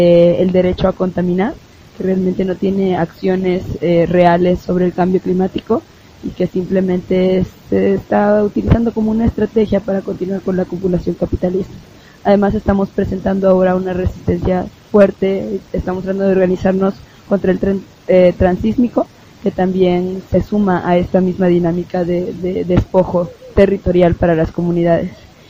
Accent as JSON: {"language": "Spanish", "town": "Juchitán de Zaragoza", "region": "Oaxaca", "country": "Mexico", "said": "soy afrozapoteca del Istmo de Tehuantepec, de Juchitán de Zaragoza, Oaxaca."}